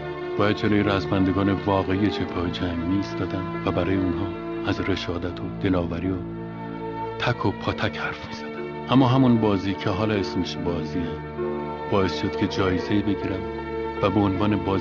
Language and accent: Persian; Challi, Hamadan, Iran; اهل همدانم. یکی از روستاهای کبود راهنگ به نام چارلی.